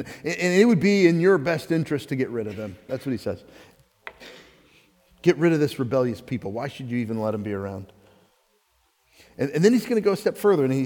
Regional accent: Texas, United States; I'm sure there's a cooler way to say it, but I'm from Texas, so we say Agag, okay?

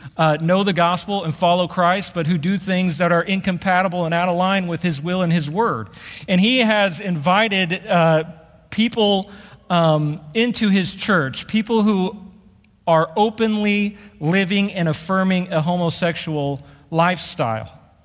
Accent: Shawnee, Kansas, United States; a pastor back in my hometown in Shawnee, Kansas

